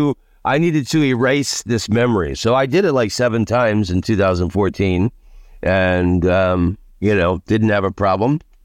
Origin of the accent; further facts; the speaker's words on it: United States; growing up in America, you always heard about, like, these Vietnam veterans